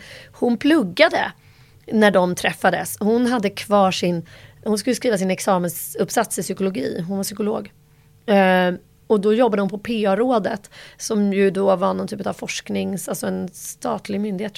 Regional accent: Nacka, Stockholm County, Sweden; Jag är uppvuxen i Stockholm här. I Nacka faktiskt. Mestadels.

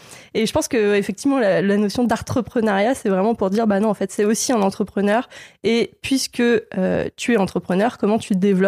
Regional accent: Lille, Hauts-de-France, France; J'adore venir de Lille. J'adore habiter à Lille. Du coup, je serais fière de dire que je suis lilloise et voilà.

